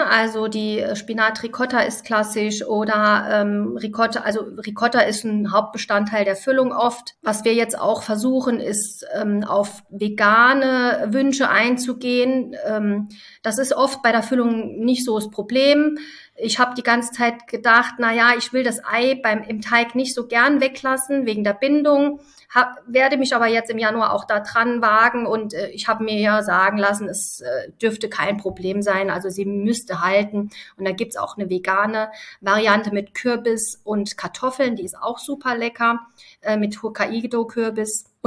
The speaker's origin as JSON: {"language": "German", "country": "Italy", "said": "dass das nicht das ist, was ich als frische Pasta bei uns in Italien kaufen würde"}